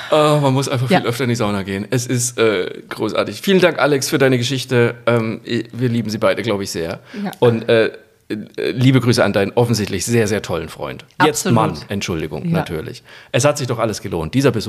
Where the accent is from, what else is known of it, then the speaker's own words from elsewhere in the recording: Bavaria, Germany; ich bin ja in Bayern aufgewachsen